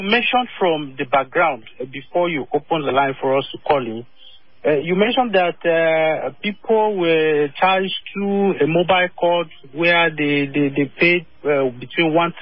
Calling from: Gwarinpa, Federal Capital Territory, Nigeria; I'm calling from Gariki.

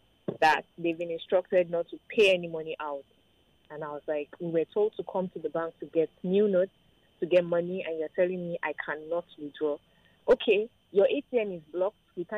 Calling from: Okoba, Lagos, Nigeria; I'm calling from Okoba.

